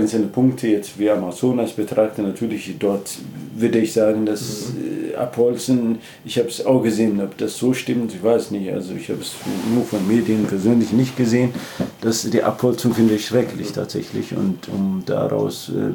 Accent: Ethiopia; German is a second language; now in Germany; ich komme ursprünglich aus Äthiopien, habe in Leipzig studiert

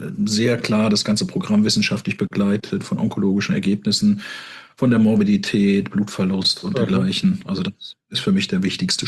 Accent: Rhineland-Palatinate, Germany; Ich bin im Hunsrück aufgewachsen.

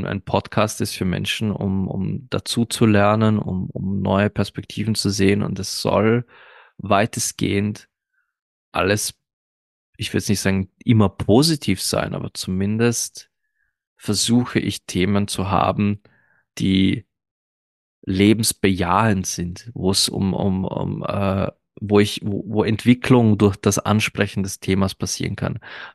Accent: Austria; Ich selbst sehe mich als Österreicher, weil ich hier in Österreich aufgewachsen bin.

